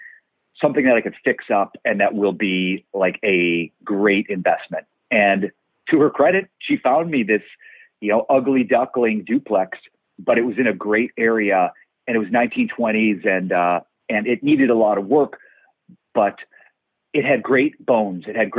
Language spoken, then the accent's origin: English; Cleveland, Ohio, United States; moved away as an adult; I'm from Ohio, Cleveland, Ohio. I always wanted to be a writer and moved to New York after college and struggled a lot there.